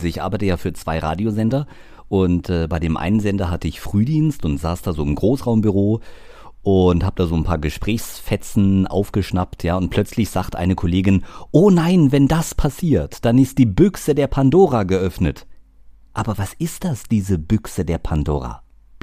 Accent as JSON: {"language": "German", "town": "Taunusstein", "region": "Hesse", "country": "Germany", "tie": "born or raised there", "said": "da war ich so 7, 8 Jahre alt und stand da bei uns im Freibad in Taunusstein-Hahn am Kiosk"}